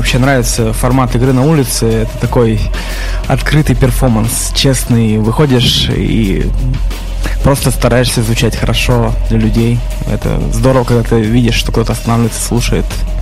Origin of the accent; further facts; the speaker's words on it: Chelyabinsk, Chelyabinsk Oblast, Russia; now in Saint Petersburg, Russia; Я, в общем, в родном городе как-то играл, в Челябинске, когда уже приезжал просто в гости туда.